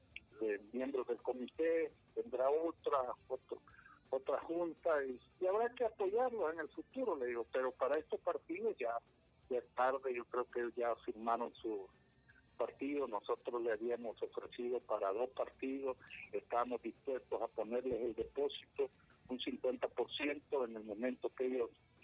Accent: El Salvador; yo como salvadoreño siempre trato de colaborar con los medios de prensa.

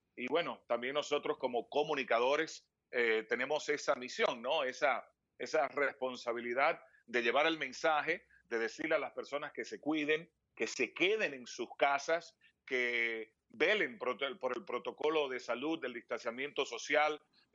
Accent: Dominican Republic; Yo soy de República Dominicana y en República Dominicana hemos visto también cómo la curva ha ido de un momento a otro ascendente

